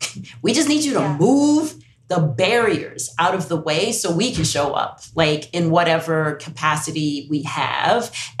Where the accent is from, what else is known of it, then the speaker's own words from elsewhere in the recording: United States; born there; I'm English first language, US born.